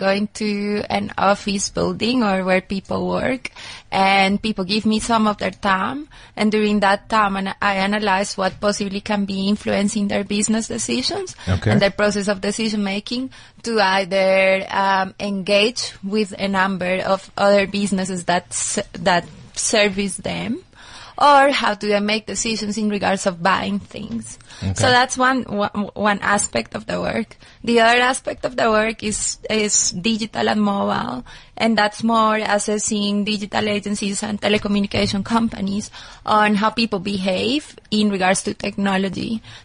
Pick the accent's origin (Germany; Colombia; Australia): Colombia; moved away; also born or lived in United States